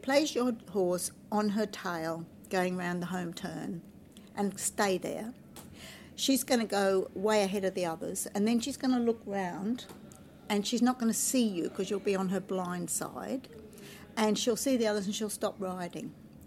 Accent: Queensland, Australia; because I came from Queensland, so I went back to Queensland

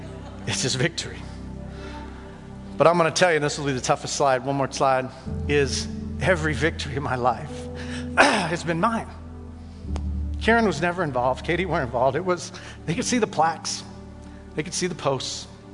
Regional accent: West Coast, United States; And I wasn't supposed to win because I'm from the West Coast, never win.

